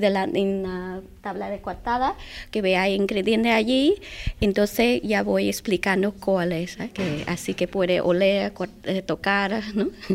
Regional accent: Cambodia; Spanish is a second language; soy de Camboya, tengo 40 años y nací en noreste de Camboya, de un pueblo pequeño.

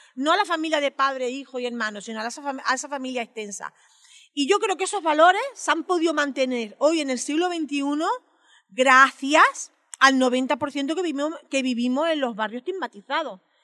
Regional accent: Barcelona, Catalonia, Spain; mi proceso como gitana catalana que soy aquí y que nació en el campo de la Bota

